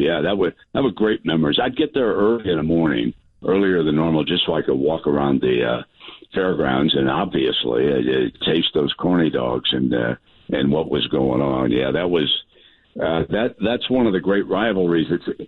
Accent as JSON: {"language": "English", "region": "Montana", "country": "United States", "tie": "born or raised there", "said": "I'd learned a long time ago growing up in Montana, though, you know, it's not a straight line."}